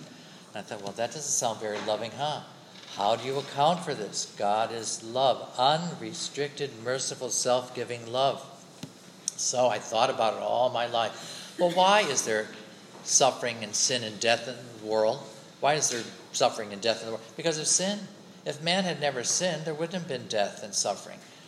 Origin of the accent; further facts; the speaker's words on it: Connecticut, United States; I grew up in Connecticut. We had Sicilians, so all these different foreigners.